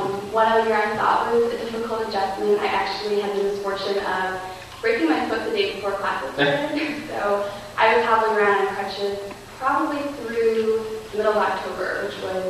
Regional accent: Cleveland, Ohio, United States; now in Columbus, United States; Well, I grew up in Cleveland, and after I went to school in Virginia, I worked in D.C. for a couple years, and now came back to Columbus, and I live with my brother here.

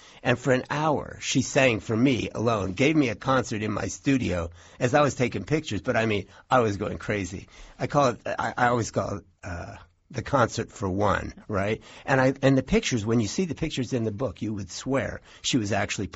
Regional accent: Columbus, Ohio, United States; because I grew up in Columbus and football was in my DNA

